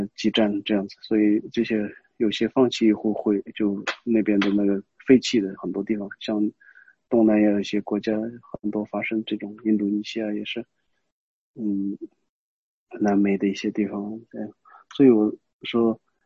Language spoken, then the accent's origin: Chinese; Qinghai-Tibet Plateau, China; 连我们家乡在青藏高原嘛，那个地方能有什么洪水啊？